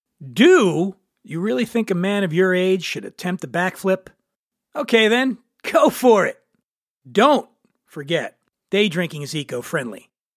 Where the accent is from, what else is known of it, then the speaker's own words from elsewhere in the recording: Philadelphia, Pennsylvania, United States; now in Los Angeles, United States; I'm from Philadelphia. I live in Los Angeles.